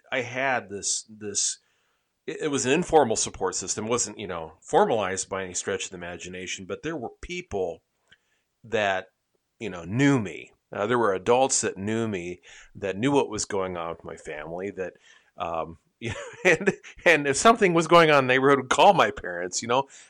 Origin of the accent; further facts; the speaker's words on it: Iowa, United States; I grew up in Iowa, mm-hmm.